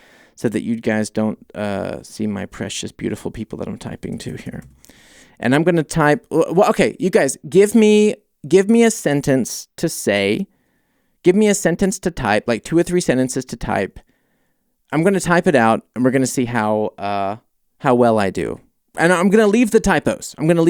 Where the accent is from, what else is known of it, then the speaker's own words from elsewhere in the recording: Oregon, United States; now in Germany; I'm from Oregon, living in Germany for 8 years. What a difference.